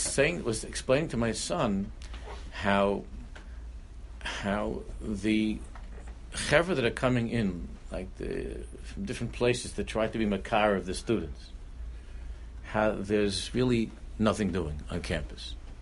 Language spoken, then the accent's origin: English; Queens, New York, United States; People that are not from Queens, I grew up in Queens, 73rd Avenue, 73rd Terrace, 73rd Drive, 73rd Road.